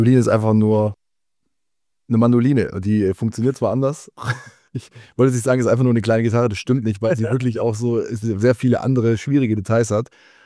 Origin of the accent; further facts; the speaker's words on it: Croatia; Und dann war ich auch an der Reihe und ich bin Kroate.